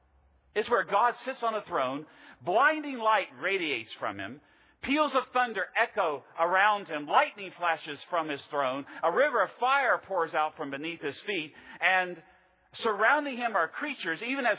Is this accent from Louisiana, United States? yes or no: no; Virginia, United States; most of us here today, are Americans. We don't have kings. I come from Virginia. We have the best state flag in the Union.